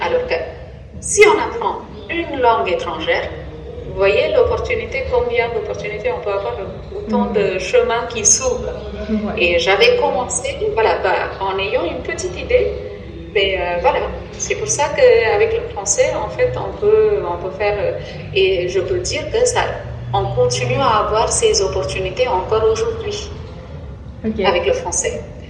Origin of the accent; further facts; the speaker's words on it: India; French is a second language; Alors, j'ai commencé à apprendre le français quand j'étais au lycée. Ici, on appelle ça « second language », comme deuxième langue, en fait. Deuxième langue. En fait, toutes les études en Inde, en anglais.